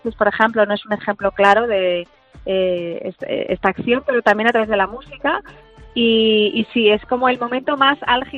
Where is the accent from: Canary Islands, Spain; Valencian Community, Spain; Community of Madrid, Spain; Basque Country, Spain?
Community of Madrid, Spain; Madrid; now in Toledo, Spain; Yo soy de Madrid, pero me siento toledana desde hace muchos, muchos años, porque siempre lo digo, Toledo me acogió cuando vine aquí por primera vez